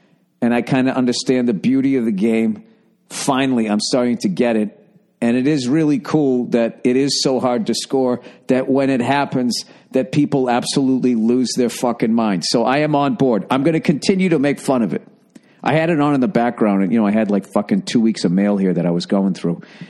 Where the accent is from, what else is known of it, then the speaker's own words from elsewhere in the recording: United States; Sweden and Switzerland, because I'm an American and they never taught us geography like that.